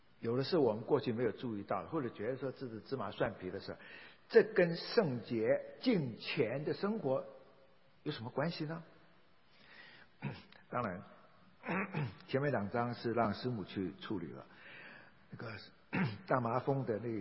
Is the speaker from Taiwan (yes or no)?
yes; Taiwan; 那我们台湾人练起来的话，所有洁净的都是 kosher